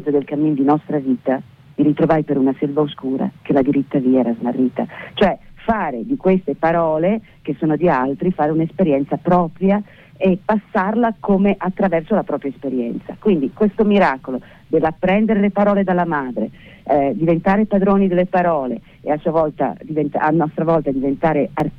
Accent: Florence, Tuscany, Italy; born or raised there; moved away

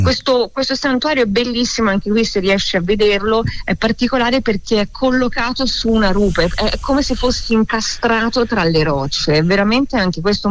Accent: Trentino-Alto Adige, Italy; also born or lived in Florence; Io sono fiorentina, in realtà sono nata a Firenze, sono fiorentina, però appunto molto legata a queste terre dove appunto mi hanno portato che avevo solo 6 giorni.

